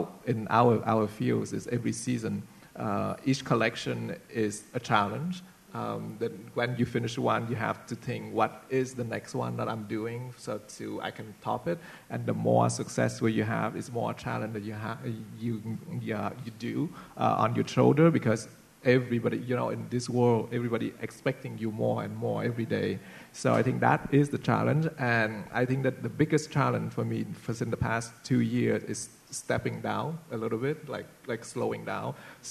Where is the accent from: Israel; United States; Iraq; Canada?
Canada; They're just looking me as a Canadian designer, and that's it.